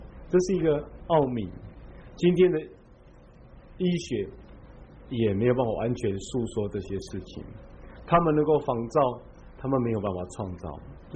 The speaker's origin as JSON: {"language": "Chinese", "country": "Taiwan", "said": "我们台湾人都要拜祖先，就我所知道，他们通常都只拜近代的祖先"}